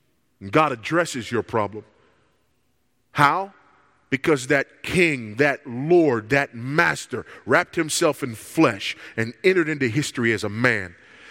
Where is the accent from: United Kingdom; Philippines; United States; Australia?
United States; California; And homosexual marriages are taking place right now all over my home state of California